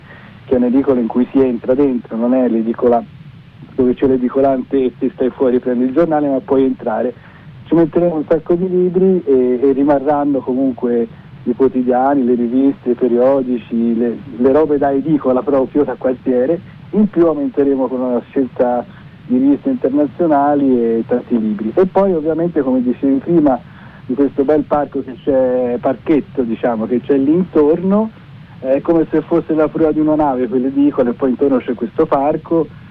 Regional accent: Florence, Tuscany, Italy; devo dirti che da fiorentini, da genitori anche di adolescenti

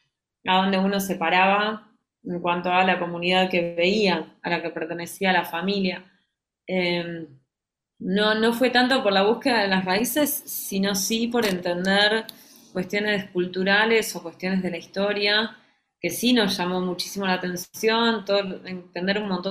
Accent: Buenos Aires, Argentina; yo creo que nosotros como porteños que somos ante todo porteños y creo que así nos identificamos

